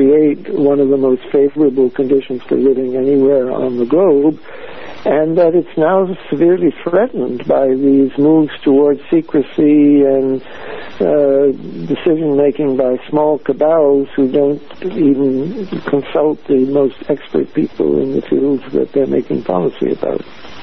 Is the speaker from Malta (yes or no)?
no; Canada; moved away as an adult; now in Berkeley, United States; I'm as a Canadian, I came here, I thought, for 1 year to America. I'm in Berkeley, California, as I talk here. Thought I came for 1 year, loved California, and stayed on